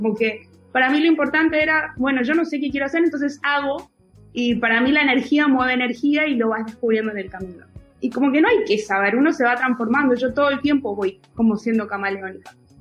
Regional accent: Argentina; Porque como buena argentina, yo creo que a veces estamos medio desconectados de Latinoamérica los argentinos.

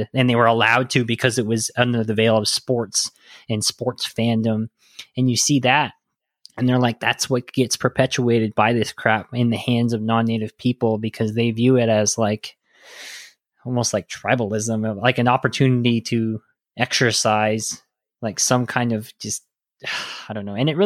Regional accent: Tuba City, Arizona, United States; But it's problematic for me because I grew up in Tuba City.

